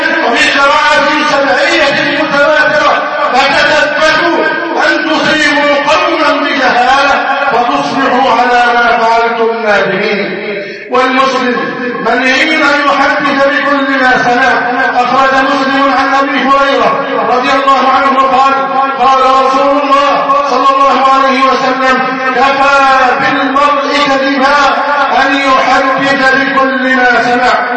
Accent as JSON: {"language": "Arabic", "country": "Egypt", "said": "اللهم احفظ بلدنا مصر أمنا أمانا، سخاء وفاء، وسائر بلاد المسلمين"}